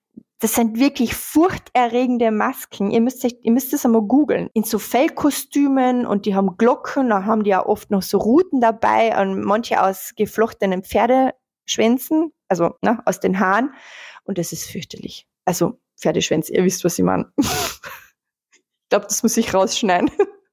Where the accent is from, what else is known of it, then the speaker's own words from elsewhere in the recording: Carinthia, Austria; ich bin ja aus Kärnten, ich kenne es daher sehr, sehr gut. Es gibt bei uns in Villach einen riesengroßen Berchtenlauf.